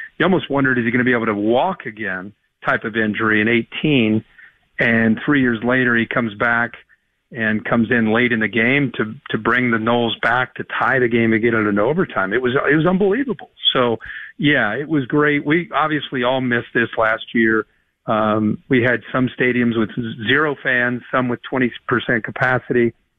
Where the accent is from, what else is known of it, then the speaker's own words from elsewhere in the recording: Midwest, United States; I grew up in the Big Ten region